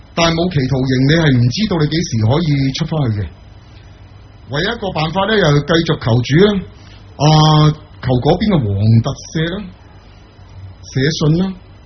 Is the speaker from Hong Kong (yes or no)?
yes; Hong Kong; 因为我以前小的时候在香港